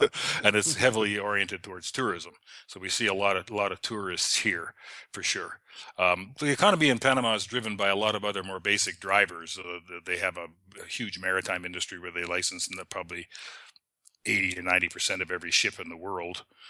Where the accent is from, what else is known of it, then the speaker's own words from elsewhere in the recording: Canada; I'm Canadian. There's lots of Canadians around here.